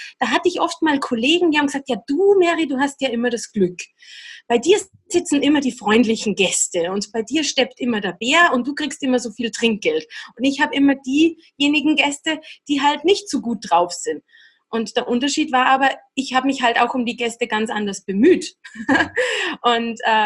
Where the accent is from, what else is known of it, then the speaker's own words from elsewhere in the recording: Austria; Wintersaison bei uns in Österreich oder in der Schweiz natürlich sehr beliebt.